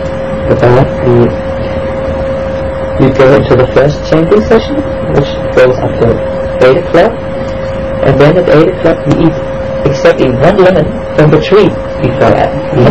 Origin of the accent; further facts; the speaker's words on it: Germany; then we come from Germany, we are very disciplined people